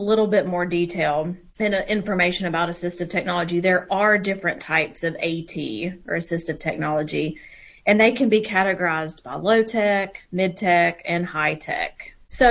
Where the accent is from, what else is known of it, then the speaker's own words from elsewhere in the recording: North Carolina, United States; I am originally from North Carolina, although I have traveled throughout the U.S. as a traveling therapist, and I made my way back to North Carolina, this beautiful state.